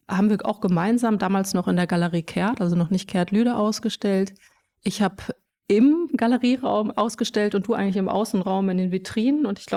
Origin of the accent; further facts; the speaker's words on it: Münster, North Rhine-Westphalia, Germany; born there; ich bin in Münster geboren. Das ist eine kleine Stadt in Nordrhein-Westfalen. Auch sehr katholisch erzogen worden, also von der einen Seite mütterlicherseits und von der anderen Seite also auch viele Pfarrer in meiner Familie.